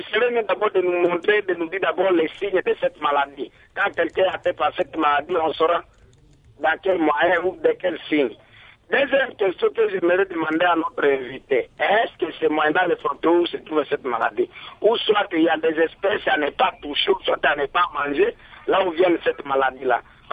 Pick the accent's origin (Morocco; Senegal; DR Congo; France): DR Congo; Maniema; ici, chez nous, au Maniema